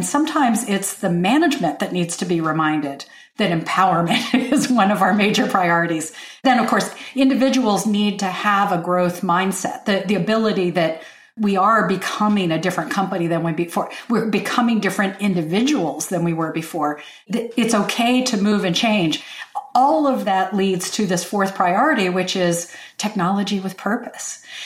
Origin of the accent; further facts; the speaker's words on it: Lexington, Virginia, United States; Lexington, Virginia. The Virginia Military Institute, Washington Lee University, our house was right on the boundary line between those two schools.